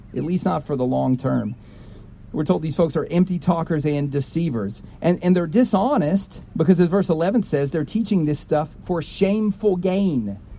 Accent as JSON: {"language": "English", "region": "the South", "country": "United States", "said": "and hey, as an outsider, I'm from the South."}